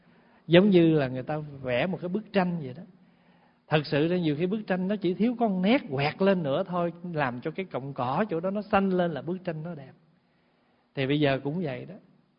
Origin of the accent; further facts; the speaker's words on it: Cần Thơ, Can Tho, Vietnam; Hồi nhỏ lúc ở Cần Thơ và đi công quả chùa Khánh Quang